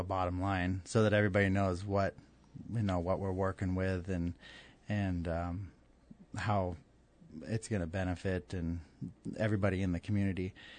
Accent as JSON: {"language": "English", "town": "Petersburg", "region": "Alaska", "country": "United States", "tie": "born or raised there", "said": "when I was growing up in Petersburg, I'm fourth generation, I've lived there all my life."}